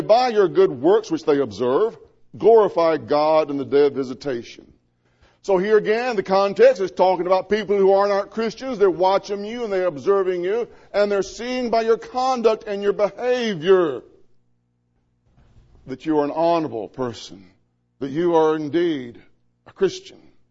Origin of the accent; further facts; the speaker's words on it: Mississippi, United States; I can remember growing up in Mississippi.